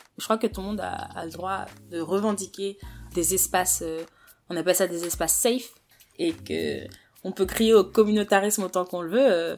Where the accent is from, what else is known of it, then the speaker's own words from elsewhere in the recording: Paris, Île-de-France, France; le nom de famille le plus courant au Sénégal. J'ai 23 ans et j'ai grandi à Paris. Je suis née, j'ai grandi à Paris dans une grande famille